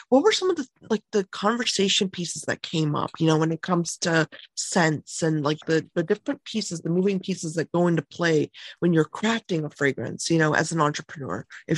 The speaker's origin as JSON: {"language": "English", "town": "Lansing", "region": "Michigan", "country": "United States", "tie": "born or raised there", "said": "growing up, I grew up in Lansing, you know, around the area."}